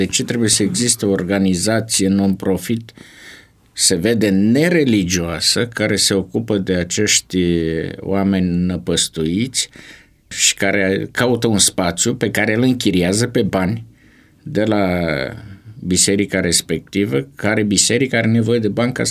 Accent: Suceava, Suceava County, Romania; în Suceava, mea natală.

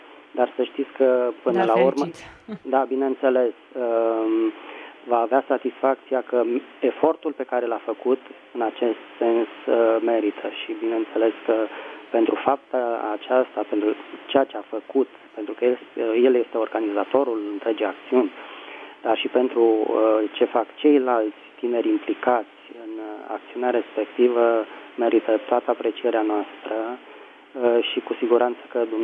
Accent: Bucharest, Romania; din București.

